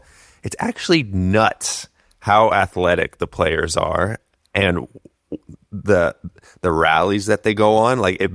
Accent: Boulder, Colorado, United States; growing up in Boulder and being hippie vein adjacent

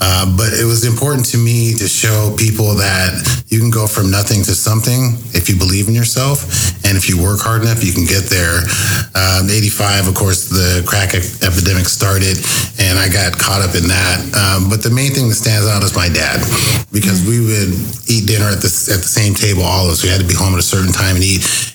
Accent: Tacoma, Washington, United States; I was born and raised in Tacoma, and this is my fourth film, and they've all been shot in Tacoma.

